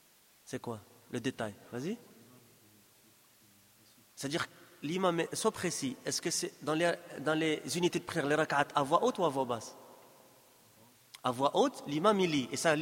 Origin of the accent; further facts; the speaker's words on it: Saudi Arabia; الفتوى من اللجنة الدائمة عندنا في المملكة العربية السعودية